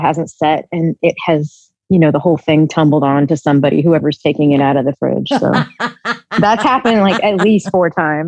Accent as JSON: {"language": "English", "region": "Texas", "country": "United States", "said": "But I'm also from Texas and I love"}